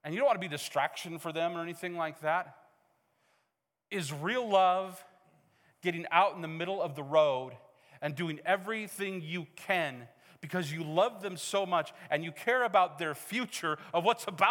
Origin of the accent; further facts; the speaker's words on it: Missoula, Montana, United States; I grew up at church in Missoula, and we did an Easter play every year.